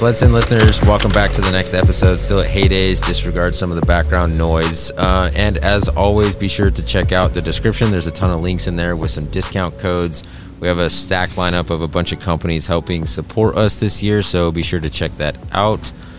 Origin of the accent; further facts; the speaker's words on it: Ovando, Montana, United States; I grew up in Ovando, if you know where that is.